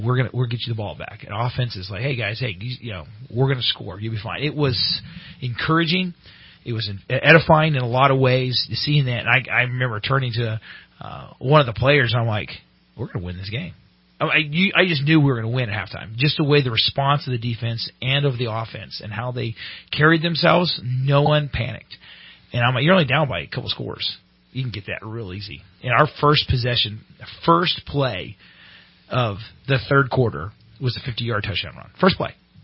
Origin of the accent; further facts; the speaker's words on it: California, United States; I'm from Central Valley.